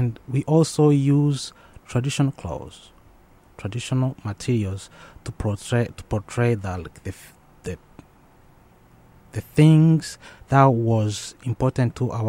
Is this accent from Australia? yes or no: no; Rwanda; now in United States; as you said. I'm from Rwanda.